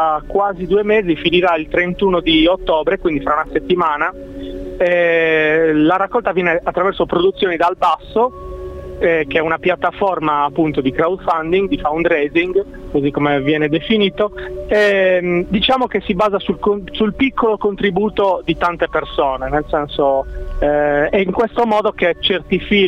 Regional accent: Sardinia, Italy; Mi piacerebbe molto comunque da sardo tornare in Sardegna a girare qualcosa.

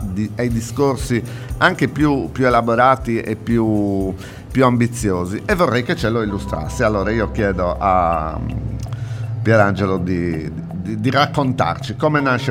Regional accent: Baunei, Sardinia, Italy; born there; fanno il pistocco come a Baunè, il mio paese natale dell'Ogliastra

